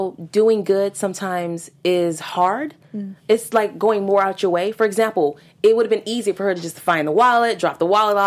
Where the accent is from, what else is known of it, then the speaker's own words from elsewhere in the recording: Houston, Texas, United States; because I'm from Houston, so I was like, I have to point that out.